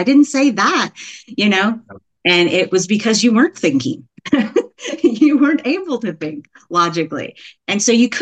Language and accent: English; Texas, United States; I grew up in Texas. So you may hear y'all every once in a while. I grew up in the Dallas area